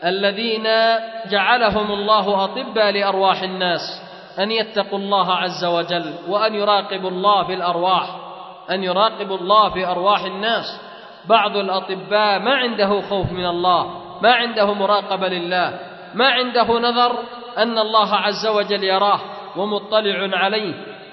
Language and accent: Arabic; Yemen; بالذات عندنا في اليمن يا إخوة، بسبب الأحوال التي مرت بها البلاد اليمنية صارت أحوال الناس متعبة